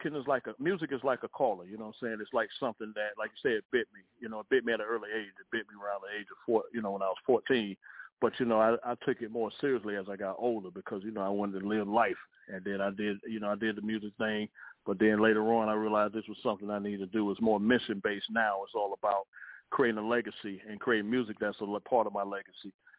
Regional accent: Orlando, Florida, United States; Oh, yeah, I'm from Orlando, Florida, but you know what I'm saying? But I go back and forth between Tampa and Orlando, but, you know, I represent Central Florida, but born and raised in the old town.

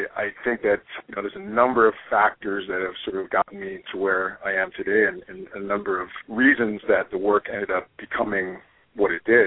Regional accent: Edmonton, Alberta, Canada; I grew up in Edmonton, which is the probably the most populated northernmost city in the country.

